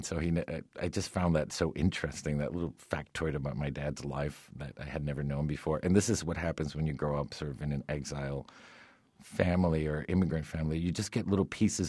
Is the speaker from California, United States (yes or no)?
no; Miami, Florida, United States; born or raised there